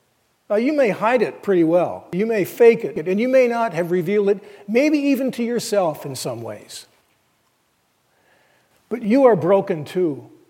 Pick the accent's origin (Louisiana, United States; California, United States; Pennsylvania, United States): California, United States; because I don't want to just pick on my home state, of when my father was a pastor up in West LA back in the 60s.